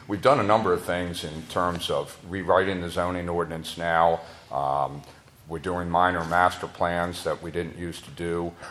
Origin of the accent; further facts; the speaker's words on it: Silver Spring, Maryland, United States; By way of background, I grew up in Silver Spring too many decades ago. I've worked and lived here all my life.